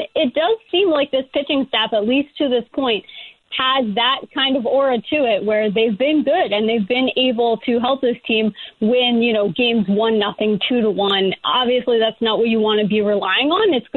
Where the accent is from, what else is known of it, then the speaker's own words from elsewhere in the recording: New York, United States; You know, I don't root anymore, but I grew up in New York.